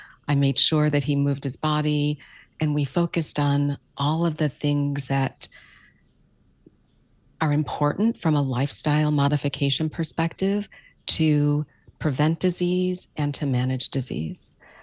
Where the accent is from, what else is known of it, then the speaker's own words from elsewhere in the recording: Buffalo, New York, United States; I grew up in Buffalo, New York, and so I'm a proud Buffalo girl.